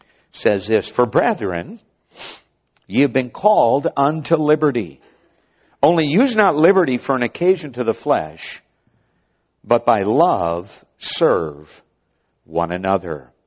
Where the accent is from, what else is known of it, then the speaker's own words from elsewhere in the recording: Minnesota, United States; When I grew up in Minnesota, I found out very quickly Dad was not concerned about what ditch I went in.